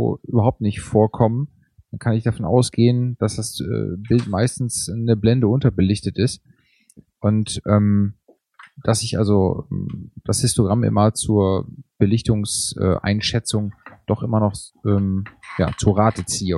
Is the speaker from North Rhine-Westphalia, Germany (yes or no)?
yes; Dortmund, North Rhine-Westphalia, Germany; Ja, ich komme ja ursprünglich aus Dortmund, insofern ist es noch lustig.